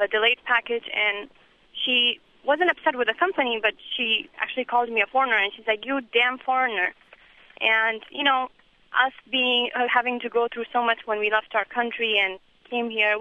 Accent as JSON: {"language": "English", "country": "Pakistan", "moved": "yes", "lives_now": "United States", "said": "I've been here since 2001 myself, and I came from Pakistan, but my family is originally from Afghanistan"}